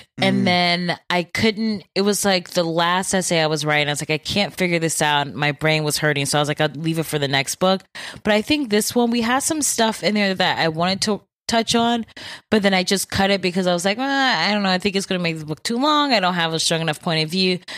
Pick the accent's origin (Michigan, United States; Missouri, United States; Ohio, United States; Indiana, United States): Ohio, United States; Bedford Heights; also born or lived in Solon, Ohio; I grew up in Bedford Heights and then moved to Solon for high school. But then I went to Gilmore Academy, but I lived in Solon.